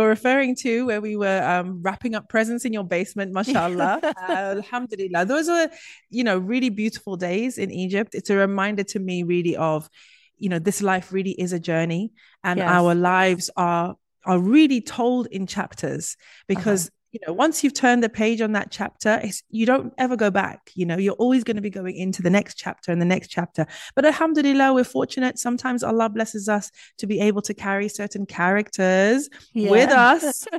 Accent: Zimbabwe; I would say growing up in Zimbabwe, Zimbabwe was a very Christian country.

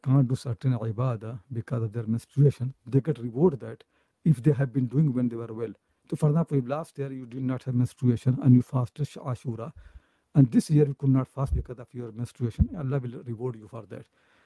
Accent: Jaunpur, Uttar Pradesh, India; You know, I come from Jaunpur, and next to me is the Azamgarh.

